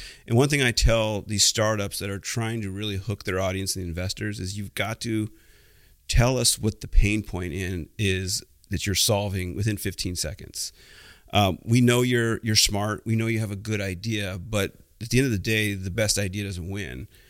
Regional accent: San Jose, California, United States; So I'm a second generation entrepreneur. I grew up in San Jose.

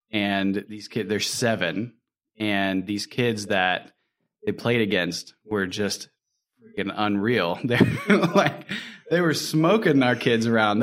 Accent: Indiana, United States; we're originally from Indiana. We had some family come from Indiana to meet us.

